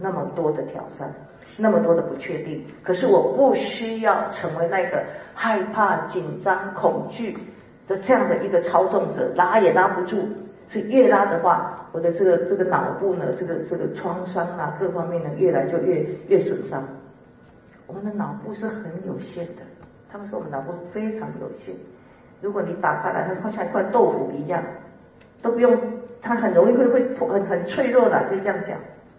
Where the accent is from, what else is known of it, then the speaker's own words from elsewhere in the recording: China; 我们中国人都知道啊，为什么人会常生气？